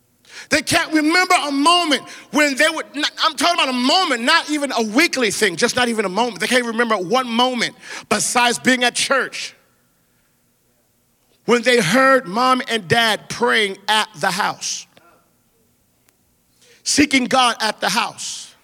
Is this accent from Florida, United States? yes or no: no; Phoenix, Arizona, United States; I'm from Phoenix, Arizona, and it's hot all the time